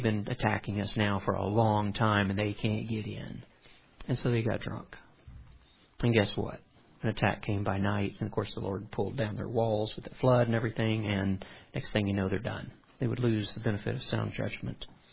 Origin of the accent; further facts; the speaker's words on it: Louisiana, United States; I grew up in South Louisiana. We had a lot of fig trees.